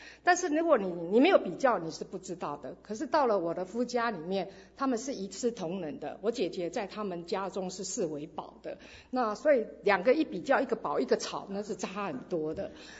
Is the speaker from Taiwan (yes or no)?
yes; Taiwan; 我是从台湾来的